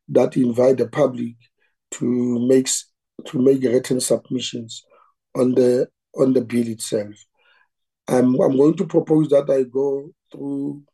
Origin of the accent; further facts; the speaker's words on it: North West, South Africa; I come from the Northwest